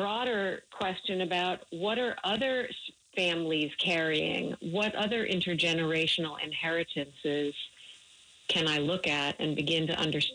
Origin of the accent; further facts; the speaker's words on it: United States; And so I grew up in the United States, but I was very, very connected to the history of my parents and what had happened to them during World War II.